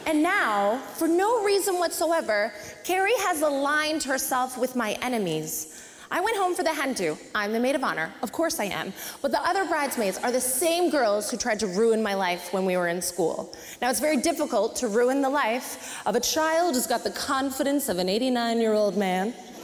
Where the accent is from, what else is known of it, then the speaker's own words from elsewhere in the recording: Sarnia, Ontario, Canada; So in year two, growing up in Sarnia, you had to write your academic goals for the year.